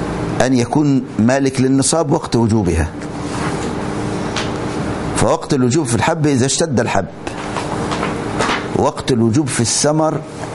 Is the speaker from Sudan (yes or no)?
no; Egypt; يعني عندنا في مصر، أنا حقيقة من آيات الله اللي رأيتها بعيني، أنا عشت في الريف فترة